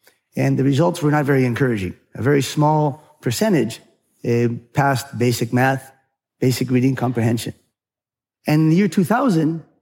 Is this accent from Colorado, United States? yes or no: no; California, United States; And then I grew up partly in California.